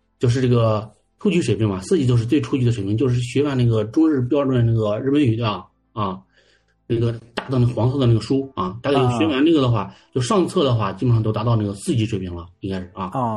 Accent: Hebei, China; 对对对，我是北方的，就是，我是河北的

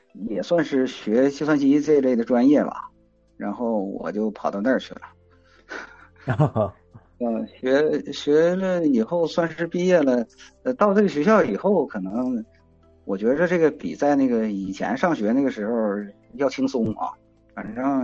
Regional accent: Changchun, Jilin, China; 我是在东北嘛，吉林长春，这个地方又是那个。在我看啊，尽管是个省会城市，但是那个这个环境比较神奇。我一直没去别的城市工作过

